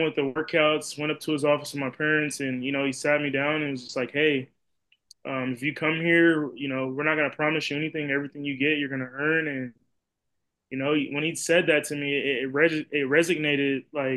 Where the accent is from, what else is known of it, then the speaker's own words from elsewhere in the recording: Seattle, Washington, United States; I'm from the Northwest, Seattle